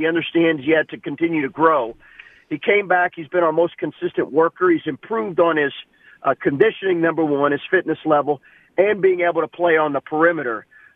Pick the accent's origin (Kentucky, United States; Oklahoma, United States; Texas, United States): Kentucky, United States; Lexington; we grew up in Lexington, Kentucky.